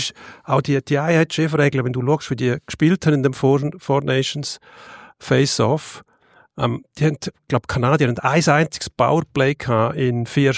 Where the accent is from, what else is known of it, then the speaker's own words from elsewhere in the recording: Switzerland; bei uns in der Schweiz